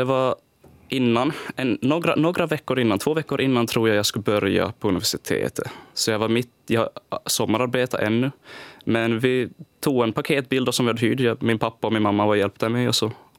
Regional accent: Maxmo, Ostrobothnia, Finland; also born or lived in Helsinki; Jag är från Vörå, eller Maxmo rättare sagt, ska vi kanske on the record säga här.

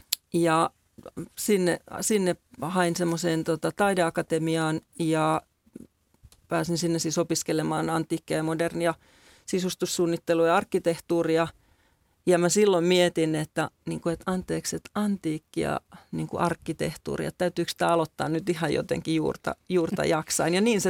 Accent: Hamina, Kymenlaakso, Finland; moved away as an adult; Ja kun olin 18 ja kirjoitin ylioppilaaksi, niin muutin pikkukaupungin tyttö Haminasta Helsinkiin

